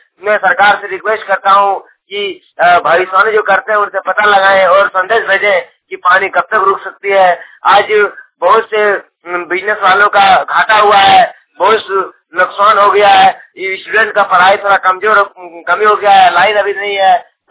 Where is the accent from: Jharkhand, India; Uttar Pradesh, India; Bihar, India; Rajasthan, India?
Jharkhand, India; Kori Diwan; ग्राम कोरी Devon, जिला जामताड़ा के रहने वाला हूँ।